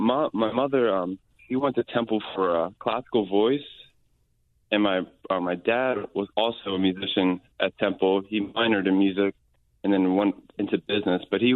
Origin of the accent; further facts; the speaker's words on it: Philadelphia, Pennsylvania, United States; His parents, he grew up here, but when I got, he was much older than us.